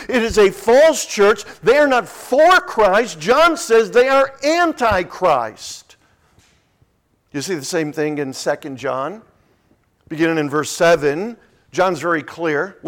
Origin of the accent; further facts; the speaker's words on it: New England, United States; And I hadn't seen any of that growing up in New England.